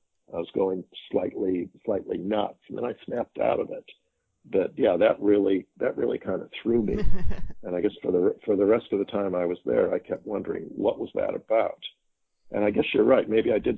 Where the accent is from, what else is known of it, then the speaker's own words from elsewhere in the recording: Midwest, United States; now in Europe; I'm American, a transatlantic commuter, not exactly an innocent abroad, but despite quite a few years resident in Europe, someone whose Midwestern roots show